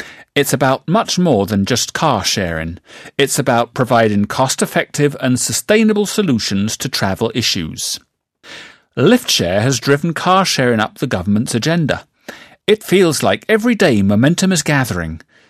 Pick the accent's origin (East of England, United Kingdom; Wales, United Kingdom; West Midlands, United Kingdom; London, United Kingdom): East of England, United Kingdom; Norwich; Like many students, I travelled frequently between my hometown, Norwich, and my university town, Bristol.